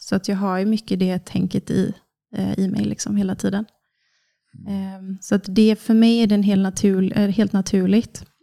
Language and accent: Swedish; Kungsbacka, Halland County, Sweden; Jag är snart 30 från Kungsbacka. Så ligger strax söder om Göteborg. Uppvuxen på en bondgård. Med mamma, pappa och 2 syskon.